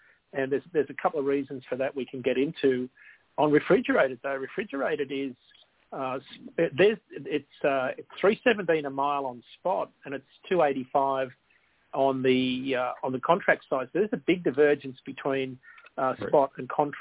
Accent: Australia; accent: Australian; moved away; if I spoke Australian English, you'd never understand me. So we were all taught the Queen's English in school. So when I moved here, I had to repeat myself so often

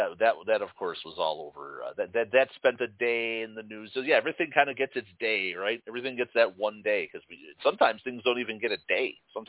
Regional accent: Chicago, Illinois, United States; no. We're from Chicago.

